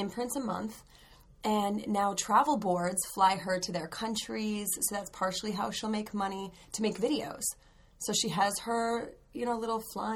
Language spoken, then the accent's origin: English; Utah, United States; I'm from Utah.